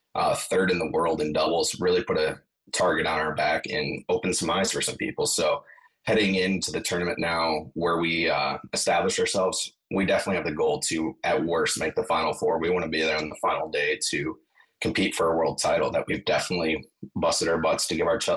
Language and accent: English; Wisconsin, United States; He is actually from California. I am from Wisconsin here myself.